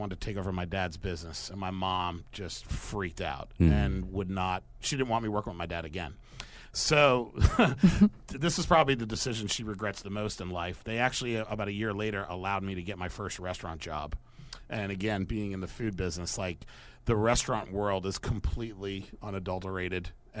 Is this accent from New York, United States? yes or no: yes; Stony Brook, New York, United States; Stony Brook, Center Ridge area.